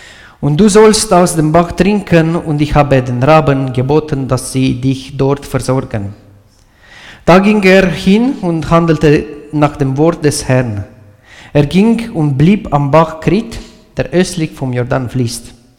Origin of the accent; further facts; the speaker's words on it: Transylvania, Romania; accent: Romanian; German is a second language; now in Switzerland; ich komme aus Rumänien, aus Siebenbürgen. 2016 bin ich in die Schweiz ausgewandert und hier musste ich noch die Sprache lernen. Und ich hoffe, dass ihr als Gemeinde meinen rumänischen Akzent heute versteht.